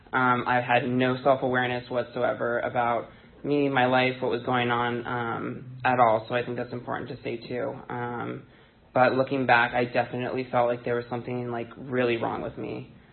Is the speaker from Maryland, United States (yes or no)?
yes; Rockville, Maryland, United States; I grew up in Rockville, Maryland.